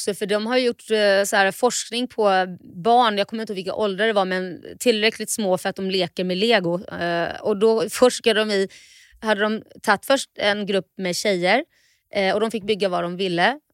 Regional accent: Sweden; jag tror att det är väl kanske lite också att vi är från Sverige kanske

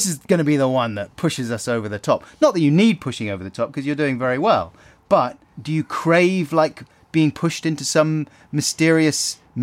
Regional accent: United Kingdom; It's never. I'm British.

